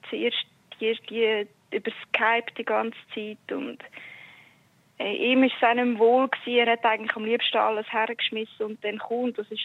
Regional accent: Switzerland; Und er ist Brasilianer und ich bin Schweizerin

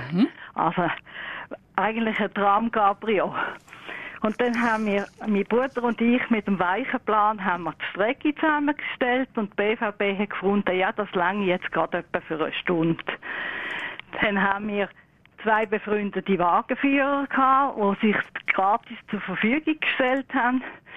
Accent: Allschwil, Basel-Landschaft, Switzerland; Ich bin aus Alschwil.

